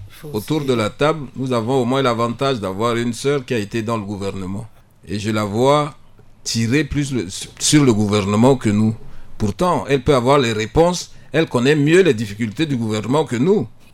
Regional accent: Central African Republic; Je suis centrafricain.

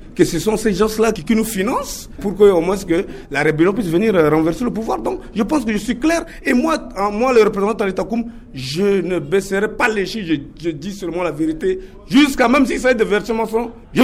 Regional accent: Central African Republic; Je suis un centrafricain. Lambda. Je suis l'ambassadeur de Talitakoum ici en Centrafrique.

